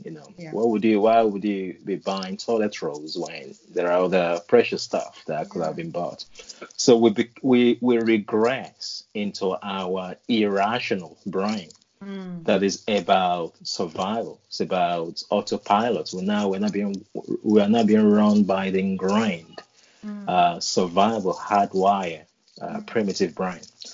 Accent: Nigeria; Growing up in Nigeria, West Africa, my dad got married to 13 wives. 29 of us, the siblings, you know, I have brothers and sisters. So we lived in an impoverished environment, no money

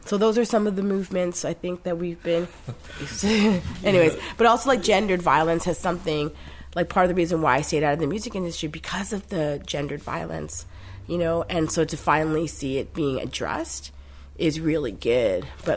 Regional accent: Bangladesh; I'm from Bangladesh.

